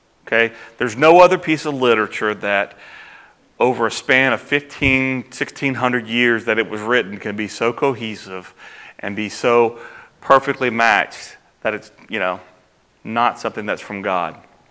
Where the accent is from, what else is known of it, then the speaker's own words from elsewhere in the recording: Florida, United States; accent: Southern; obviously from my accent, I'm not from around here. I'm from Florida. I'm a good old Southern boy